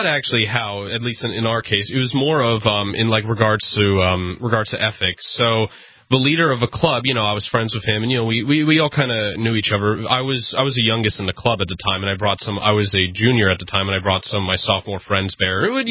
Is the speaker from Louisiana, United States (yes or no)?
no; Pennsylvania, United States; born there; also born or lived in New Hampshire; No, I was born in Pennsylvania to a Canadian mother, and I lived in many different parts of the country until finally coming to New Hampshire for high school.